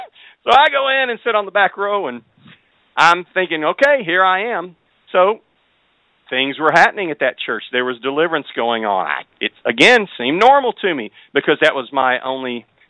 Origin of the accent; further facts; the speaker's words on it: Marshall, Texas, United States; So the Lord sent me back home to my hometown of Marshall, Texas.